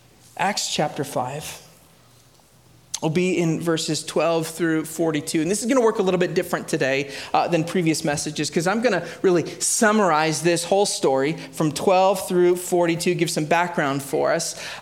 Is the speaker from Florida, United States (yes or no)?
no; Chicago, Illinois, United States; For those of you who don't know, born and raised in Chicago, I got to visit one of these churches there.